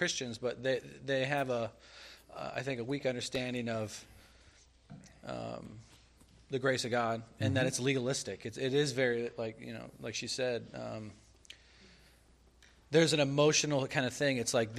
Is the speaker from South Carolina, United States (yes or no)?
yes; South Carolina, United States; because I'm from South Carolina. I'm from a real Southern Baptist church, like in the South.